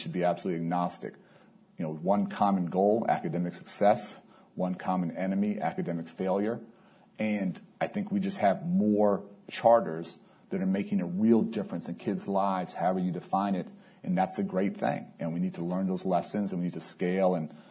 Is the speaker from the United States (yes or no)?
yes; Chicago, Illinois, United States; You see other cities, including, unfortunately, my hometown of Chicago, where there's so much animosity, where there's so much strife, and people are voting with their feet and moving out